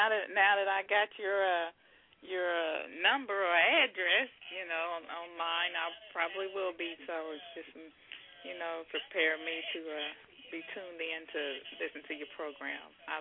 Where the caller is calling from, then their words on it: Indianapolis, Indiana, United States; Indianapolis.